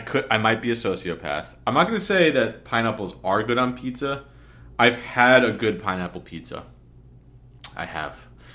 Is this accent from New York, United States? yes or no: yes; New York, United States; Like, I'm a New Yorker. I prefer a New York slice